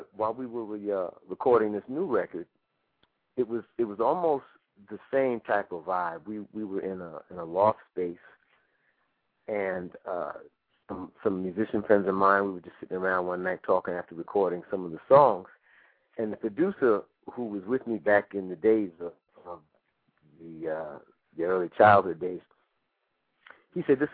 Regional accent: New York City, New York, United States; 959 represents the numbers of the house that I grew up in the Bronx.

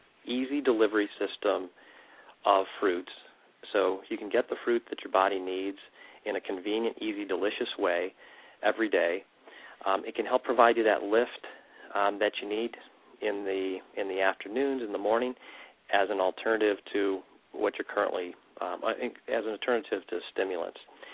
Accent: United States; I mean, we're Americans. We like, and I'm not from Texas, but we do like to have healthy portions.

